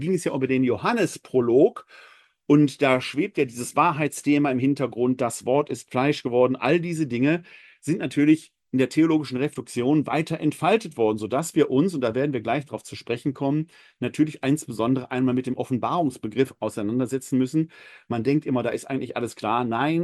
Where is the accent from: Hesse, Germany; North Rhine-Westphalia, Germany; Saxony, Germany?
North Rhine-Westphalia, Germany; Essen; now in Wuppertal, Germany; nach Essen in meiner Heimatstadt, da weiß ich, dass dort auch zugeschaut wird. Ganz herzliche Grüße in meine Heimatstadt.